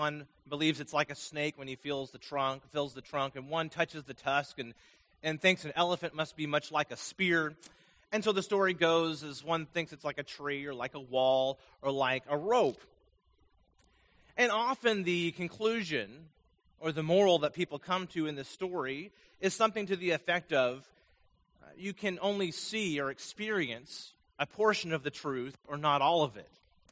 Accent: Vermont, United States; Actually, he was born not too far from where I grew up in Vermont

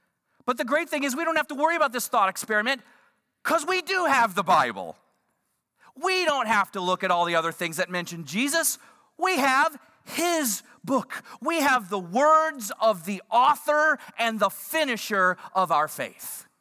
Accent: Houston, Texas, United States; I've spent many years growing up in the Houston area.

